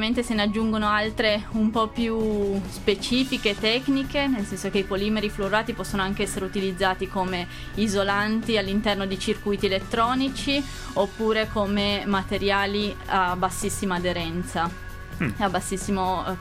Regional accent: Turin, Piedmont, Italy; also born or lived in London, United Kingdom; Sono di Torino, sì. E ho fatto anche il dottorato sempre qui al Politecnico di Torino.

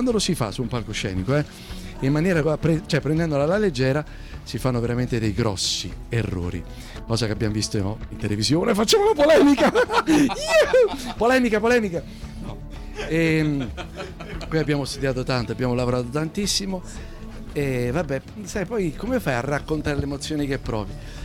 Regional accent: Naples, Campania, Italy; now in Milan, Italy; per me Napoli veramente rappresenta sicuramente le origini, perché sono napoletano, anche se vivo a Milano ormai da un bel po' di tempo.

